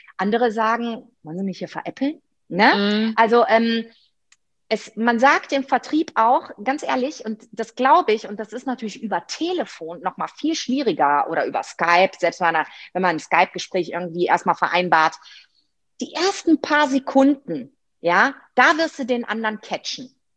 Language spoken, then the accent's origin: German; Rhineland, Germany; Genau, weil ich bin ja Rheinländerin, ne?